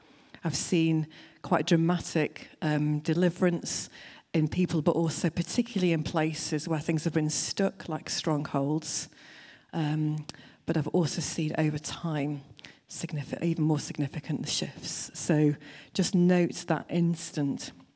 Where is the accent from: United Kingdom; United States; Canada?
United Kingdom; North West England; I'm originally from Lancashire. I'm now the Bishop of Lancaster